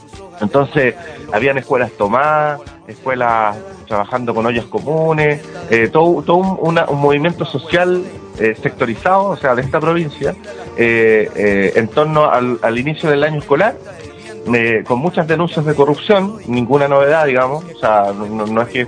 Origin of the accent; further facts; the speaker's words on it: Valparaíso, Chile; somos de Valparaíso y estamos como acostumbrados a leer mucho la ciudad en la muralla